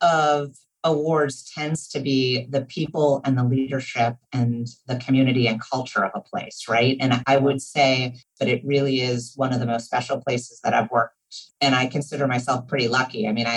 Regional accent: Massachusetts, United States; also born or lived in Washington, D.C.; I grew up outside of Boston and I fell in love with a man from Mississippi.

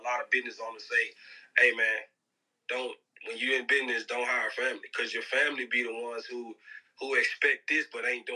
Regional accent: Mississippi, United States; I'm from Mississippi, Brandon from Texas.

